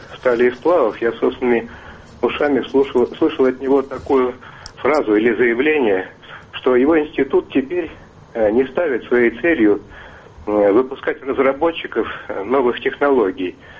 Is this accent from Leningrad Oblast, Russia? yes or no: no; Moscow, Russia; я из Москвы.